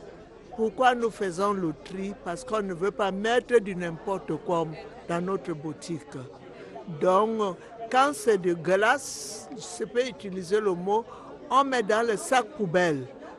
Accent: Cameroon; now in France; moi je suis camerounaise, je suis étrangère. Donc, dès que je suis entrée en France, j'ai commencé à faire du bénévolat.

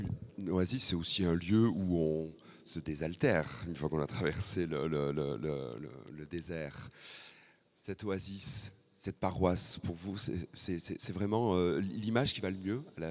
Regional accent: Lourdes, Occitanie, France; Je viens de Lourdes

